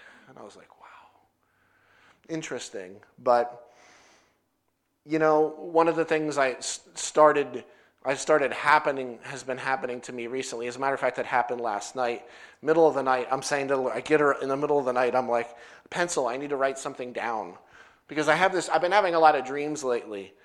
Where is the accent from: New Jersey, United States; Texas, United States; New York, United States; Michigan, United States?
New Jersey, United States; You know, I'm from New Jersey, and that was the state where back in the 50s they started flashing subliminal messages in the movie theaters.